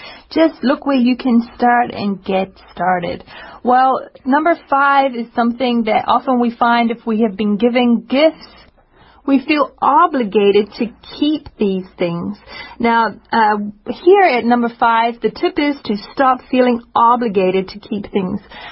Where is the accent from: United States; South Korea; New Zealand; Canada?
New Zealand; moved away; this has actually happened to me often when I go back to my home country, New Zealand.